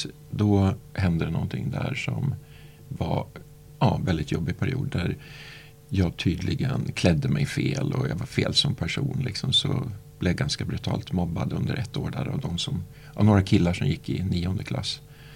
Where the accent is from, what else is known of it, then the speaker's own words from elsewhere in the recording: Hökåsen, Västmanland County, Sweden; Jag är uppvuxen utanför Västerås i ett samhälle som heter Hökåsen. Där mina föräldrar byggde en villa. Så att jag är uppvuxen i ett villaområde.